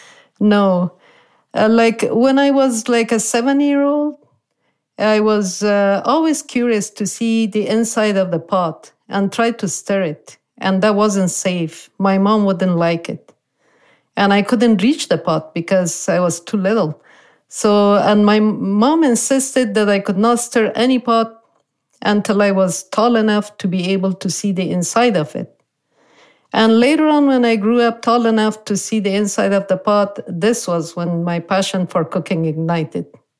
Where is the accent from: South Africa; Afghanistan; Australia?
Afghanistan; Kabul; moved away as an adult; also born or lived in Beirut, Lebanon; now in United States; I grew up in Kabul, the capital city.